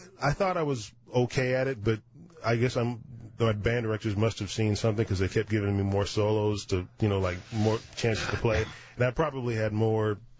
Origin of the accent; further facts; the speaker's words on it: Evanston, Illinois, United States; Evanston, Illinois.